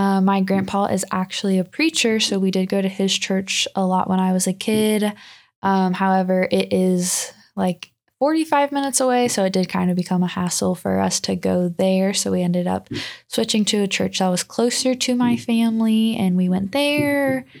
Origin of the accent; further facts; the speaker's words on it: Burlington, Kentucky, United States; I am from Burlington, Kentucky. I've lived there my whole life. I'm 19 years old now